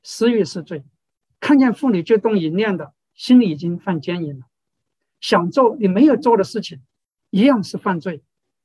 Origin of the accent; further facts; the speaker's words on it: China; 我们中国人对天的看法和犹太人有点不一样。我们中国人也知道上天有眼，天理不容，有一个老天爷会主持公道。